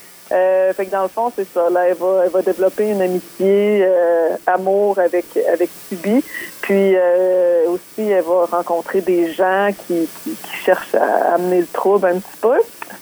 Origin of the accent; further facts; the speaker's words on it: Val-Brillant, Quebec, Canada; Oui, je viens de Val-Briand, mais j'habite actuellement à Mkoui.